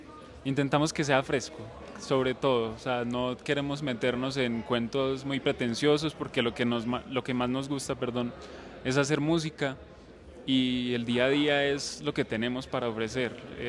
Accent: Medellín, Antioquia, Colombia; vengo en representación de toda la banda porque somos de Medellín

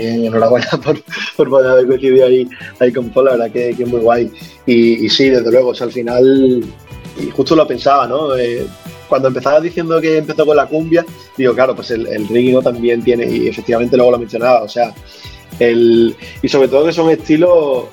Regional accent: Andalusia, Spain; También siendo andaluces, pero desde luego es una riqueza

